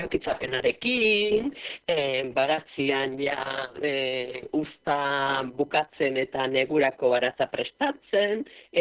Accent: Errenteria, Basque Country, Spain; now in Hondarribia, Spain; ni horeretarra naiz, jaiotzez eta bilotzez, baina bilotzan beste parte bat Hondarbilan ere badakat.

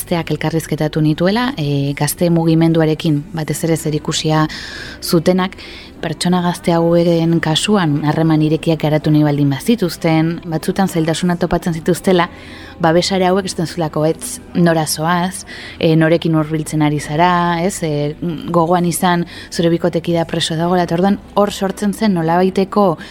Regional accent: Hondarribia, Basque Country, Spain; 29 urte ditut eta Hondarribikoa naiz.

